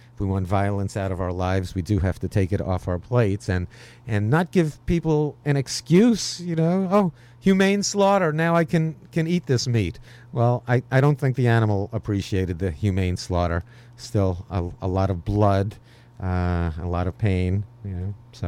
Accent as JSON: {"language": "English", "town": "New York City", "region": "New York", "country": "United States", "tie": "born or raised there", "said": "Ah, my hometown. I'm finally on the radio in my hometown, New York City."}